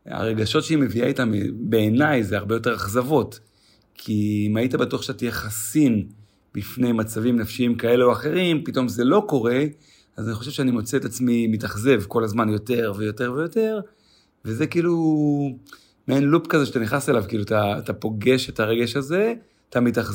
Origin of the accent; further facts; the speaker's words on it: Ma'alot, Northern District, Israel; born there; נולדתי במעלות, שם בצפון, ליד לבנון